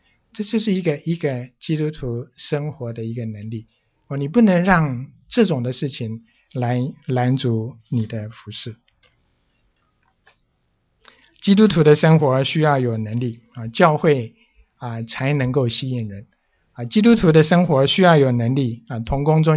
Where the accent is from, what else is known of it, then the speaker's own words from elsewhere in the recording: China; now in United States; 我觉得可能比我们从中国搬到美国还要远